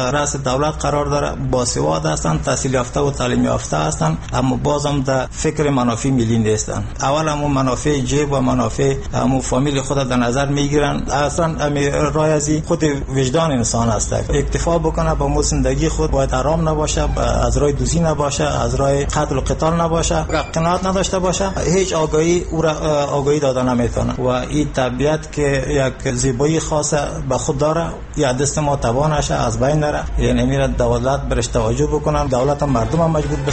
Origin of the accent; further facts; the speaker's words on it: Afghanistan; یکی از کارمندان اداری دولت هستم. ولایت ما خوست است.